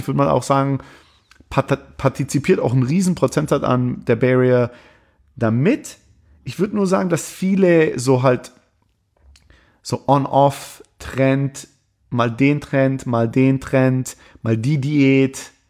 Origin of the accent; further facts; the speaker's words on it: Germany; wir denken als Europäer über, also als Deutsche über Amerika, als wäre es ein Land mit einer Kultur.